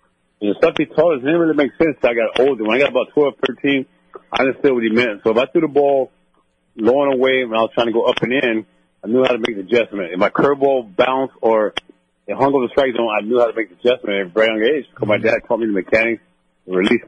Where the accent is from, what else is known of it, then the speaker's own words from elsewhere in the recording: Tampa, Florida, United States; Well, growing up in Tampa, you know, you had Cincinnati Reds as spring training down there